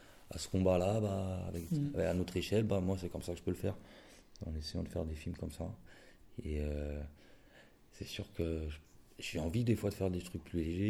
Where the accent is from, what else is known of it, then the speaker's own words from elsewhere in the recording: Évry, Île-de-France, France; born there; Enfin, je suis né à Évry, mais j'ai